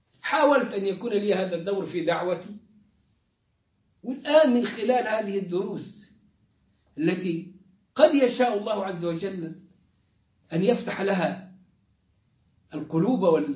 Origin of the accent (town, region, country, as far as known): Egypt